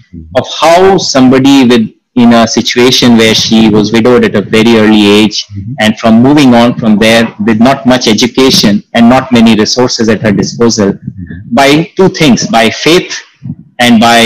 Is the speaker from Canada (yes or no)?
no; India; English is a second language; In India, I think I grew up in India.